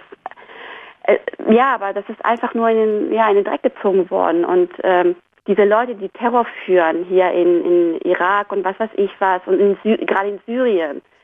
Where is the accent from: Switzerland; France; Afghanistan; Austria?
Afghanistan; German is a second language; in meinem meinem Heimatland, ich komme aus Afghanistan